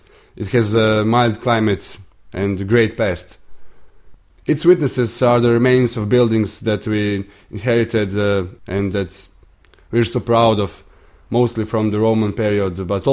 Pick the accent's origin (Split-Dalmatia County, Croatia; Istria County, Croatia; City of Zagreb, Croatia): Istria County, Croatia; Pula; Yes, I was born in Pula, did all of my schooling here, and I also work here.